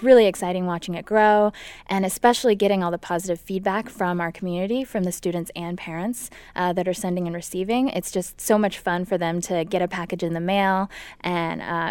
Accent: Los Angeles, California, United States; now in Cincinnati, United States; I've grown up all over the place, but most recently from Los Angeles.

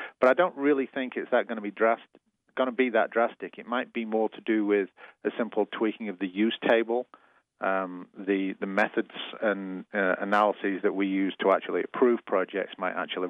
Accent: England, United Kingdom; I'm as thrilled as an Englishman can be about the number of people who actually turned up to the public hearings.

